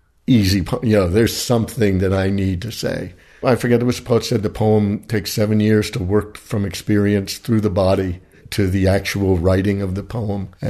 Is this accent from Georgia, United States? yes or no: no; Pennsylvania, United States; I grew up in the Amish country of Pennsylvania, and boys were not allowed to take typing classes.